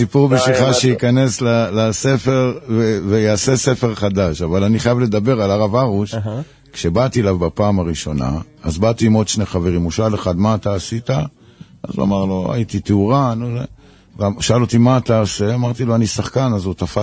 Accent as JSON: {"language": "Hebrew", "town": "Bnei Brak", "region": "Tel Aviv District", "country": "Israel", "tie": "born or raised there", "also_born_or_lived": "Mikveh Israel / Paris", "said": "בבני ברק נולדתי במקווה ישראל, אחרי זה הייתי בפריז, ההורים שלי היו בשליחות, אבל בגיל 4.5 הגעתי לסמטת שדל בבני ברק."}